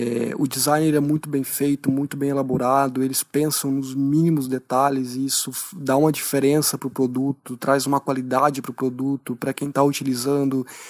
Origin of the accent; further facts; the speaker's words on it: Blumenau, Santa Catarina, Brazil; eu sou de Blumenau, Santa Catarina.